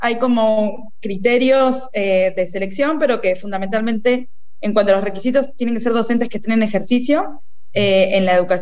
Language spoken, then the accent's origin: Spanish; Argentina; así que hay mucho honor como argentinos